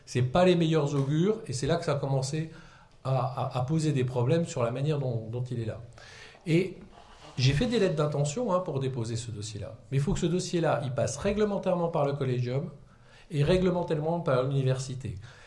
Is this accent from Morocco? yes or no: no; Thionville, Grand Est, France; born there; je suis né à Thionville